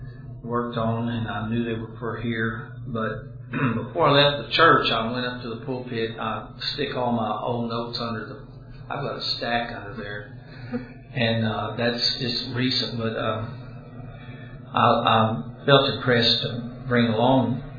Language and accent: English; Dallas, Texas, United States; when I was a 12-year-old boy growing up in Dallas in a church there